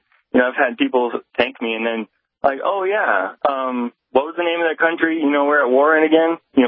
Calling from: Lincoln, Nebraska, United States; Lincoln, Nebraska.

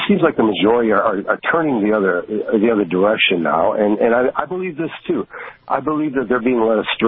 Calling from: Brown City, Michigan, United States; Brown City, Michigan.

